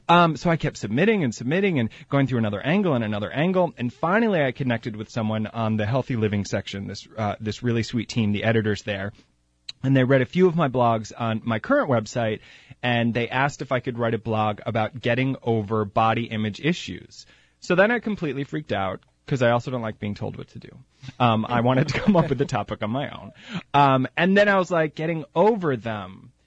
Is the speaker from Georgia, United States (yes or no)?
no; New York, United States; now in Los Angeles, United States; And why do I say scorcher like a New Yorker? Because I grew up on Long Island, and I'm headed back there on Saturday.